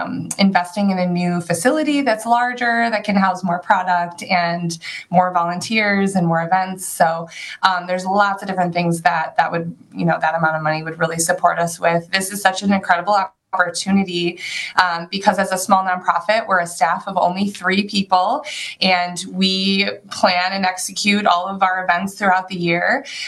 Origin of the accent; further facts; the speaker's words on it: Lake Geneva, Wisconsin, United States; I'm from Lake Geneva, so I can speak to how amazing those boat tours are.